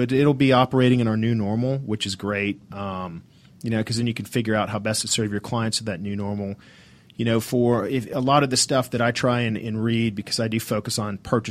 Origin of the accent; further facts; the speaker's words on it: Atlanta, Georgia, United States; And I mean, I grew up in Atlanta, so love to help people when I can.